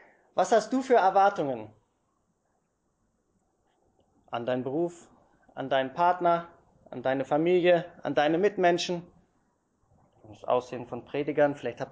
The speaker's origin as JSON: {"language": "German", "country": "Germany", "lives_now": "Graz, Austria", "said": "Ich komme aus Graz, ursprünglich von Deutschland, aber seit jetzt schon fast 6 Jahren, am 17. Dezember sind es genau 6 Jahre, sind wir als Familie in Graz."}